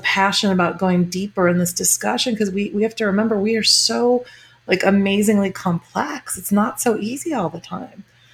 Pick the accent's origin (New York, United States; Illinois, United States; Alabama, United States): Illinois, United States; I'm from the Midwest and from Illinois, and some of my relatives way back when I was moving here, it's like, oh, you're going to go in the hippie state or whatever.